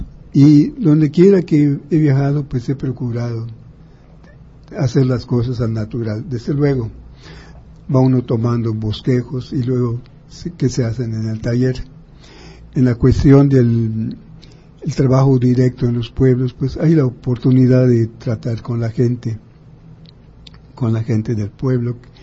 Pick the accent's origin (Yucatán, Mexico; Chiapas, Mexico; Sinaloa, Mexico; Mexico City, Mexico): Yucatán, Mexico; Y por otro lado, yo como yucateco pues le he oído desde pequeño.